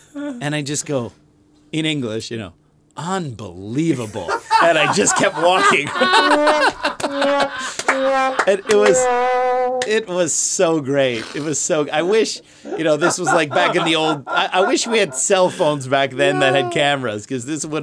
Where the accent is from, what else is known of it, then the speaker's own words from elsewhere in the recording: United States; now in Germany; because they don't know that I'm American. They assume that I'm German.